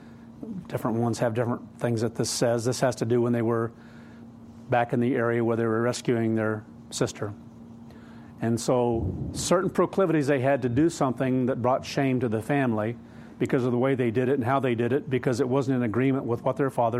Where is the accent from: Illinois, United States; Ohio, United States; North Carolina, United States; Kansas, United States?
Kansas, United States; I think of growing up in Kansas and as a very young person out there building whatever it was for, if it was fencing for cattle or fencing for sheep